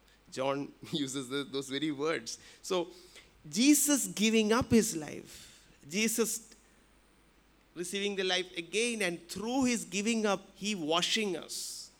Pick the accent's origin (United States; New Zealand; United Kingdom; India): India; No, I am an Indian. I was born here in India.